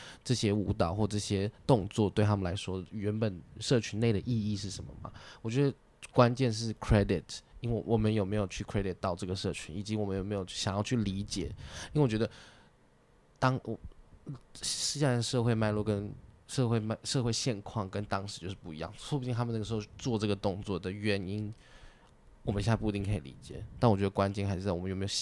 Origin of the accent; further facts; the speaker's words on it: Taiwan; 因为身为台湾人，我会知道说蒸奶它有一个 value 在